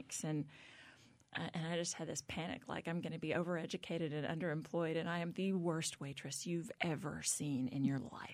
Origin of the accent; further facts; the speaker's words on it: Hillsboro, Texas, United States; growing up in Hillsboro, my dad was on the city council and was mayor pro tem and was on the first Main Street board. Hillsboro was one of the pilot cities in Texas.